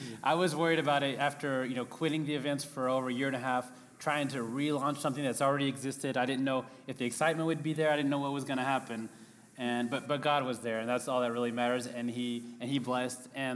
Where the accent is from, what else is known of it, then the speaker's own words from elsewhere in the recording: France; We realized with our experience as growing up in France that many people have questions